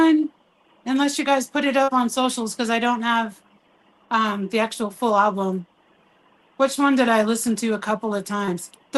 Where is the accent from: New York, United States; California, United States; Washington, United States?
California, United States; San Pedro; I was born Sardine. There. That's actually my hometown. I was born over there.